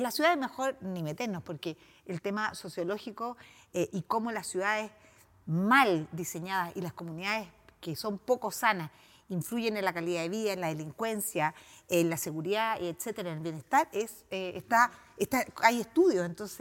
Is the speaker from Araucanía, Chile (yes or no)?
yes; Gorbea, Araucanía, Chile; como crecí en Gorbea